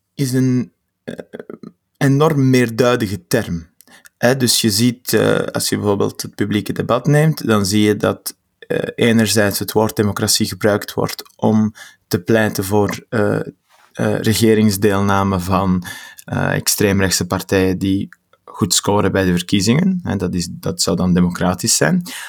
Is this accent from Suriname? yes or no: no; Vilvoorde, Flemish Brabant, Belgium; Ik ben afkomstig van Vilvoorde, de mooiste stad van Vlaanderen. En van achtergrond, met mijn ouders zijn afkomstig uit Marokko en ik ben islamitisch